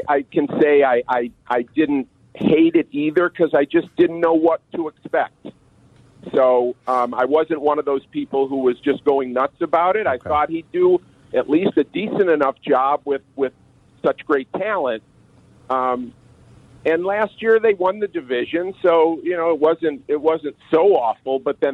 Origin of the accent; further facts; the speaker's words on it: Highland Park, Illinois, United States; You know, I grew up in Highland Park. I'm not sure why I chose the Sox over the Cubs